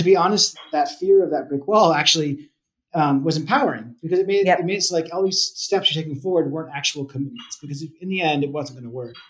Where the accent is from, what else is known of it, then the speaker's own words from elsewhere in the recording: East Coast, United States; now in Boulder, United States; I think I grew up on the East Coast. I'm now living in Boulder, Colorado. So a big change there.